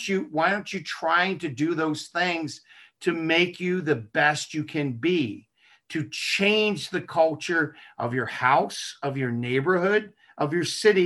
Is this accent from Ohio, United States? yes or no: no; Baltimore, Maryland, United States; Growing up in Baltimore, even though I grew up in the minority